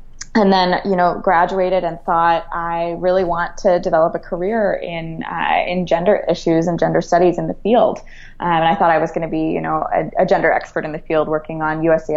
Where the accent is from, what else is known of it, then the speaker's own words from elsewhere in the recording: Philadelphia, Pennsylvania, United States; I hail from Philadelphia.